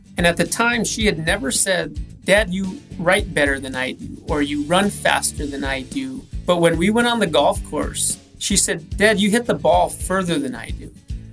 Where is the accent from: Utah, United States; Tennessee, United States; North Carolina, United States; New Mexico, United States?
New Mexico, United States; Santa Fe; So I grew up in Santa Fe. I grew up playing the Santa Fe Country Club, a small semi-private club.